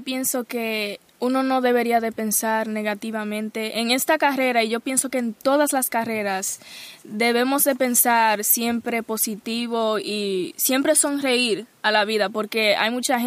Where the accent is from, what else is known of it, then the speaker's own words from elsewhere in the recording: United States; Yo le tengo mucho cariño a toda mi gente latina en general y también como soy de aquí, de Estados Unidos.